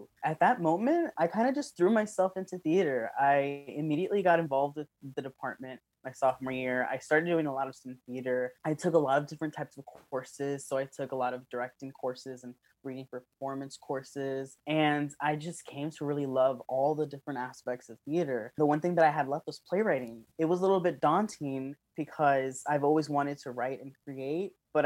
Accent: Chicago, Illinois, United States; I'm from Chicago, Illinois. My parents are both from Mexico, but they both immigrated to Chicago in different times and met each other here.

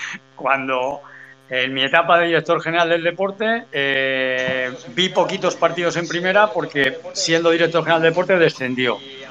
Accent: Zaragoza, Aragon, Spain; especialmente como zaragozano y zaragocista

